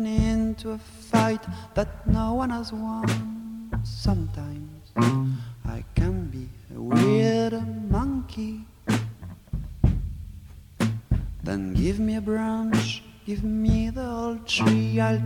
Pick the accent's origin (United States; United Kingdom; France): France; accent: French; English is a second language; That's a hard joke to say with my French accent.